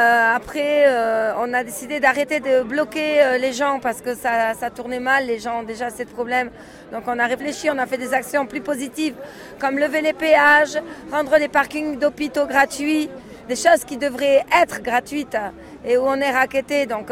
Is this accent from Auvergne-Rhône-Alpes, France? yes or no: no; Bordeaux, Nouvelle-Aquitaine, France; Ouais, moi je viens de Bordeaux